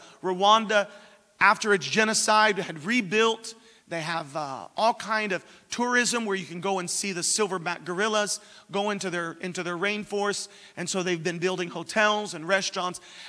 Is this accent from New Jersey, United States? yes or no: no; Florida, United States; also born or lived in Missouri; And, you know, growing up in Florida, I'm used to hurricanes.